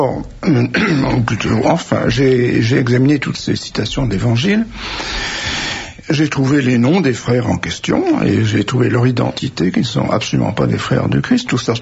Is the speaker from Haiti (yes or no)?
no; Saint-Quentin, Hauts-de-France, France; Je suis méridional, moi. Je suis de Saint-Quentin dans l'Aine.